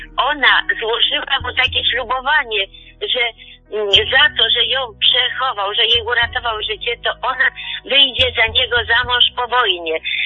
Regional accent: Jałowęsy, Świętokrzyskie Voivodeship, Poland; My pochodzimy z Gór Świętokrzyskich. Jałowęsy, koło Opatowa.

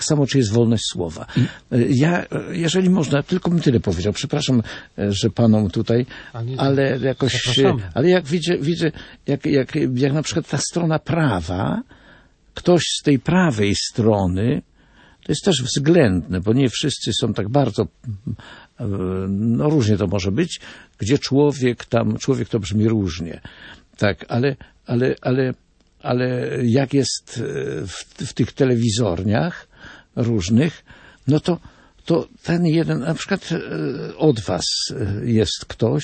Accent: Olkusz, Lesser Poland, Poland; normalnie jestem z Olkusza i tam ludzie mówili jasnym językiem.

